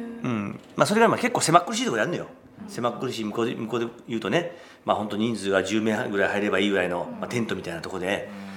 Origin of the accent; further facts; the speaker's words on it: Hiroshima, Japan; 広島だよね、はい、日本の広島県の出身なんです。